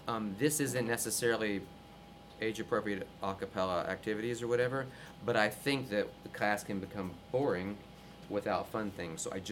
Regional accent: Gastonia, North Carolina, United States; I'm from North Carolina. I was born in Gastonia, and my family has the most lovely accent in the world that I do not have.

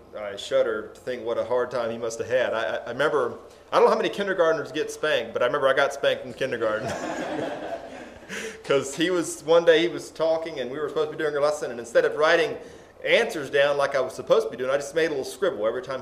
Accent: Whiteville, Tennessee, United States; I grew up in Whiteville, Tennessee, where I was fortunate to attend only one school from kindergarten through high school.

